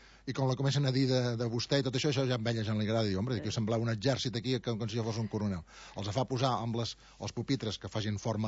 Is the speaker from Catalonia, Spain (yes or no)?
yes; Girona, Catalonia, Spain; gironí. Perquè som de Girona, d'aquí, de la terra.